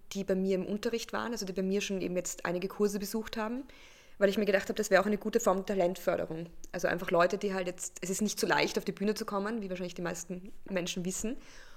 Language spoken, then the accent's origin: German; Vienna, Austria; also born or lived in England; mein Hintergrund ist, ich bin in Wien geboren, wohne aber zum Großteil am Wolfgangsee, bin in Österreich aufgewachsen